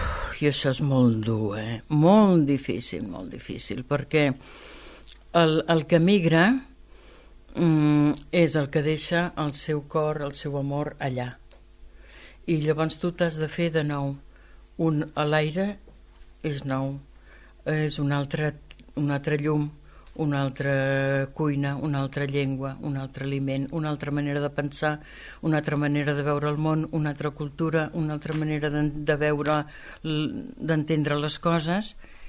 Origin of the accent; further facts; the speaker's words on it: Catalonia, Spain; born there; now in Cadaqués, Spain; jo he nascut a Catalunya, però jo sóc jo. No sóc catalana, ni sóc francesa